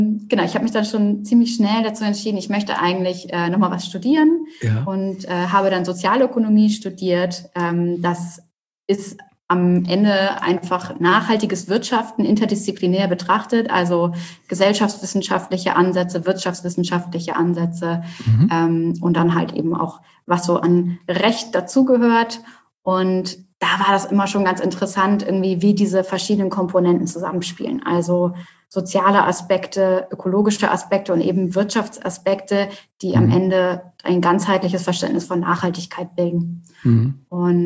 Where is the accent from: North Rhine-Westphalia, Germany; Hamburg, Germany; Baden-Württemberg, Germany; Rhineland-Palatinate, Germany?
Hamburg, Germany; Ich bin eine Hamburger Dern, habe es quasi nie aus der Stadt rausgeschafft. Ja. Bin auf St. Pauli aufgewachsen und dann sind meine Eltern in eine ökologische Genossenschaft gezogen, die sie gegründet haben.